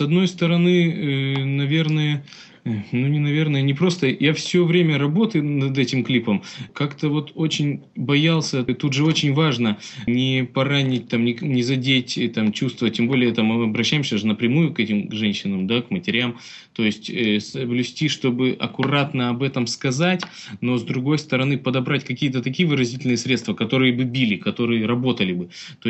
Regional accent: Chelyabinsk, Chelyabinsk Oblast, Russia; Тут же мы, как это, из Челябинска, не девочки там

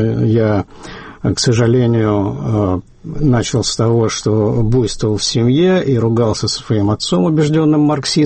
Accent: Saint Petersburg, Russia; moved away as an adult; Я ленинградец, прожил в Ленинграде 43 года. Я земляк Путина.

